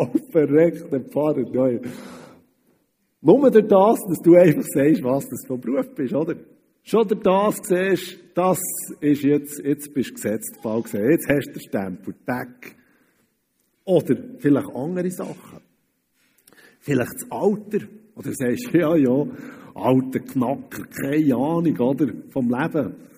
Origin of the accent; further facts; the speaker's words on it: Switzerland; Weil vielleicht gerade als Schweizer, oder?